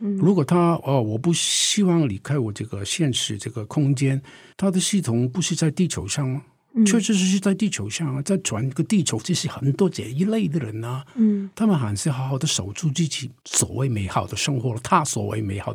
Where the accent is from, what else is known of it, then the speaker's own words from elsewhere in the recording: Hong Kong; 好像我在香港出生，在一个香港这个贫民区长大，我父母非常穷啊，在逃难来香港嘛